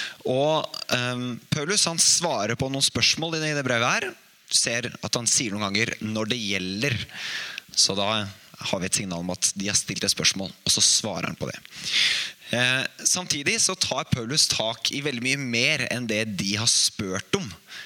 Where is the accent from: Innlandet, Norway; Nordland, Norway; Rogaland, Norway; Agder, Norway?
Innlandet, Norway; Hamar; og da var vi en gjeng her fra Hamar